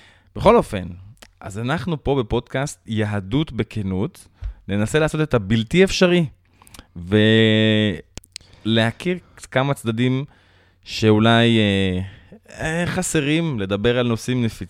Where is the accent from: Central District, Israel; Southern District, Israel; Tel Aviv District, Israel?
Central District, Israel; Netanya; now in Jerusalem, Israel; אנחנו לא בדיוק ירושלמים, כן? כי אני במקור מנתניה